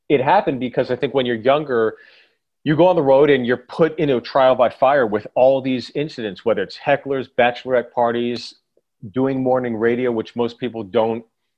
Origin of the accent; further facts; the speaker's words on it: Pittsburgh, Pennsylvania, United States; also born or lived in Freehold, United States; Born in Freehold, New Jersey. Grew up in Pittsburgh.